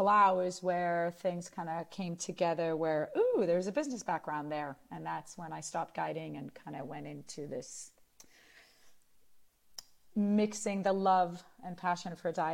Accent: Israel; English is a second language; I'm originally from Israel, which is still where diving is considered cool activity for young people.

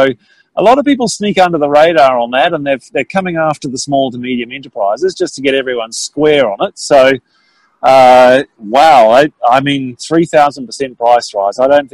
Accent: Wellington, New Zealand; in Wellington, my hometown in New Zealand

